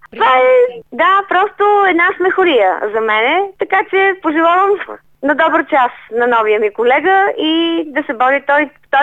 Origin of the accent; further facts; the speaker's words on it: Blagoevgrad, Blagoevgrad Province, Bulgaria; аз съм от Благоевград.